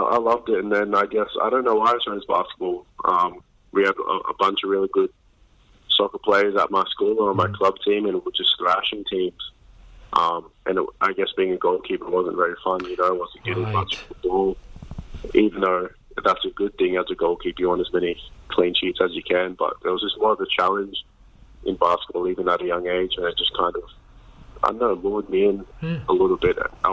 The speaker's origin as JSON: {"language": "English", "town": "Cairns", "region": "Queensland", "country": "Australia", "tie": "born or raised there", "said": "I filled out my hometown. It's Cairns and all that, but they just went with just Australia"}